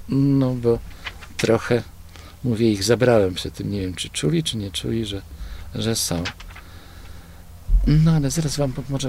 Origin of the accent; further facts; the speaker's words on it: Kudowa-Zdrój, Lower Silesian Voivodeship, Poland; born there; ja się urodziłem w Kudowie Zdroju, w sanatorium. W sanatorium się urodziłem.